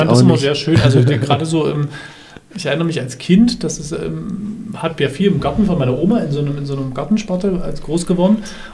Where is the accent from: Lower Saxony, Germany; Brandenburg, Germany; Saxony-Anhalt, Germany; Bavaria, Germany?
Saxony-Anhalt, Germany; Dessau; ich komme ja aus Dessau